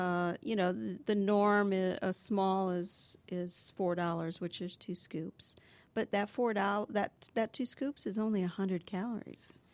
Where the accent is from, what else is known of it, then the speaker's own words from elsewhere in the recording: Connecticut, United States; now in Atlanta, United States; it tasted like the Italian ice we grew up with up in Connecticut. And we don't have any product like that here in Atlanta.